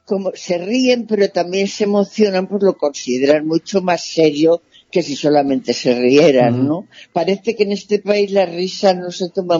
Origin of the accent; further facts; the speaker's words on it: Valencia, Valencian Community, Spain; Mis abuelos ya eran en Valencia, que es mi tierra